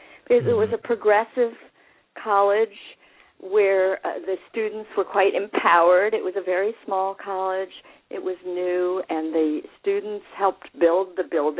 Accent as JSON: {"language": "English", "region": "North Carolina", "country": "United States", "tie": "born there", "said": "I was born actually in North Carolina."}